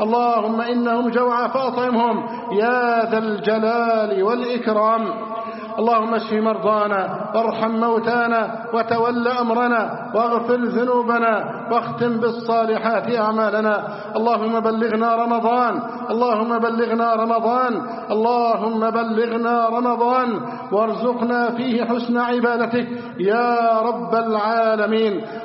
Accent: Egypt; اللهم احفظ بلدنا مصر أمنا أمانا.

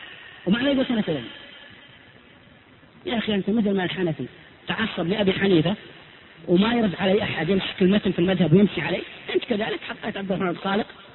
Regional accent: Saudi Arabia

